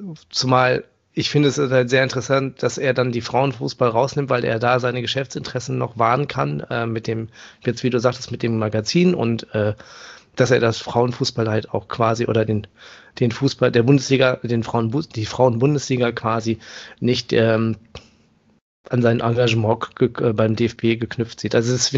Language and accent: German; Paderborn, North Rhine-Westphalia, Germany; born there; ich komme ja gebürtig aus Paderborn